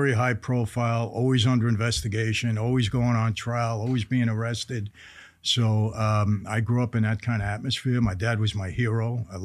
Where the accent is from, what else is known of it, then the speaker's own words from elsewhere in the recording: Brooklyn, New York, United States; I grew up in Brooklyn, New York.